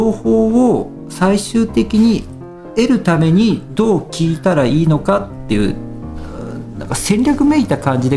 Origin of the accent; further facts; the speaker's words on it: Hamamatsu, Shizuoka, Japan; 浜松から来ましたってことで、